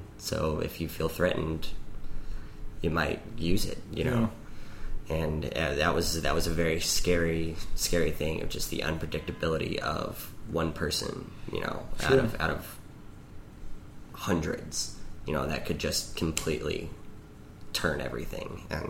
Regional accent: DeSoto, Missouri, United States; I grew up in DeSoto, Missouri.

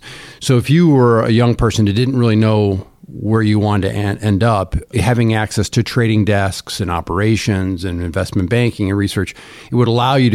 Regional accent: Ithaca, New York, United States; My father was a car dealer. I grew up in Ithaca, New York, near Cornell.

